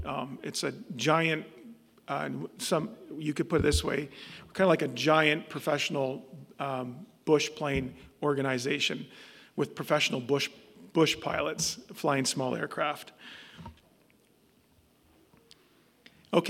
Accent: Canada; growing up in Canada in kind of a first world country, and you move to a more developing country

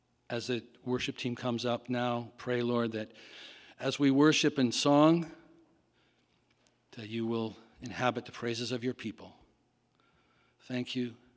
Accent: Ireland; you know, I'm Irish, and in Ireland, we always say, God bless.

